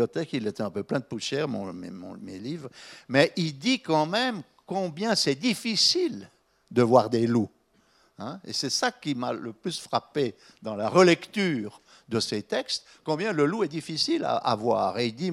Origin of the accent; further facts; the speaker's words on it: Les Bayards, Neuchâtel, Switzerland; moi je suis originaire des Bayards.